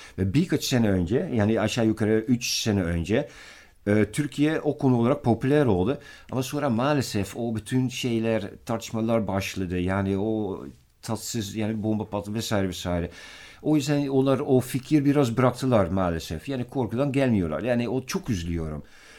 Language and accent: Turkish; Netherlands; now in Turkey; Çünkü Hollanda'da doğdum, büyüdüm ve o yüzden yani o kadar güçlü bir kimlik var ki.